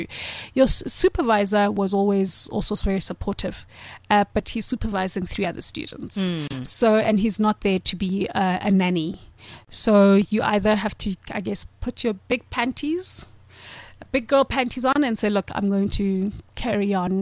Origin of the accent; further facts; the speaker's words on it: South Africa; And yeah, I'm from South Africa.